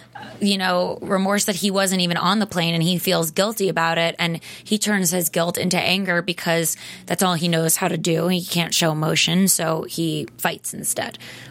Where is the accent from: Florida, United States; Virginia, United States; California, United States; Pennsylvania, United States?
Florida, United States; Miami; I'm from Miami.